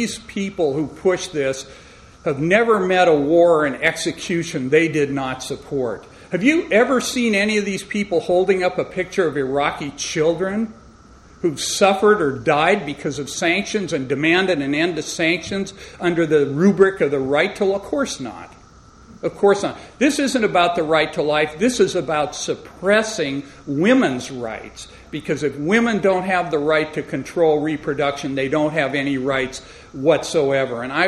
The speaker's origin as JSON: {"language": "English", "town": "San Francisco", "region": "California", "country": "United States", "said": "I'm from San Francisco, and I took pride in the fact that our city opened the floodgates for gay marriage."}